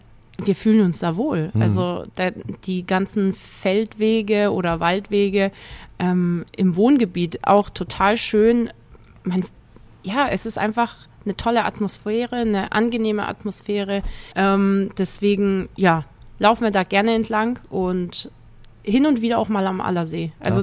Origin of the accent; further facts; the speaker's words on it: Neckarsulm, Baden-Württemberg, Germany; Ich bin aber in Obereisesheim aufgewachsen, also das ist ein Stadtteil von Neckarsulm. Kleines Dorf